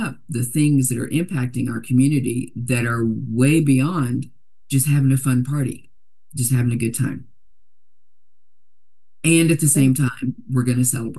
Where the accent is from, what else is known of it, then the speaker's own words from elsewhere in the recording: Dallas, Texas, United States; You know, I mean, Dallas, I'm from Dallas, Texas.